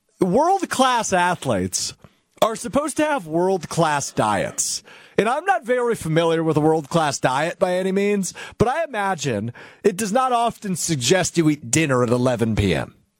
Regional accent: Green Bay, Wisconsin, United States; Took a shot at my hometown of Green Bay, Wisconsin, where I grew up.

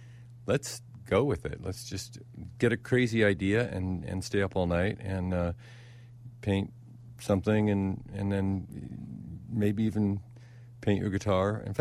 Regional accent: Pacific Northwest, United States; And I was from the Northwest, and I was really involved with Northwest artists.

